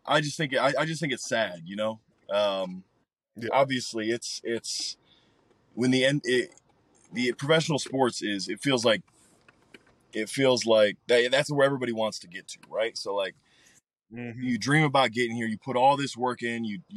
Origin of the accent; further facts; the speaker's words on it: Ohio, United States; my dad's jersey retired in Cleveland. I grew up in Northeast Ohio.